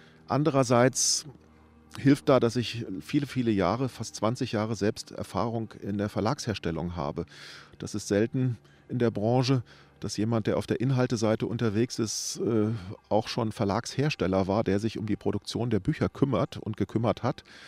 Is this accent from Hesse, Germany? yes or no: yes; Wiesbaden, Hesse, Germany; ich bin in Wiesbaden groß geworden